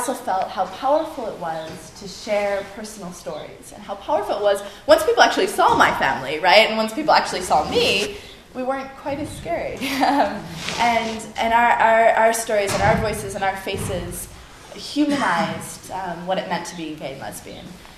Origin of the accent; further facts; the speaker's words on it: United States; And I thought of myself as an American, as a white person